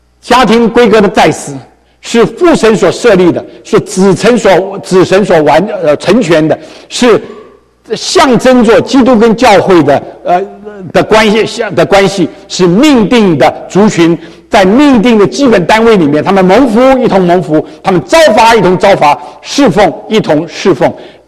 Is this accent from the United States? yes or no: yes; United States; 我们美国人现在越来越少人做这件事。